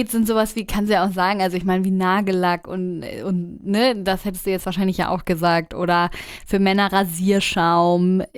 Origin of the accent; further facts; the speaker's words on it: Bavaria, Germany; Und wir kommen ja aus Bayern